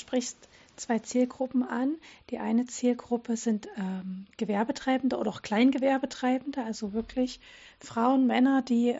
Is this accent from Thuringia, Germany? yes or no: no; Radebeul, Saxony, Germany; aus meiner Heimatstadt in Radebeul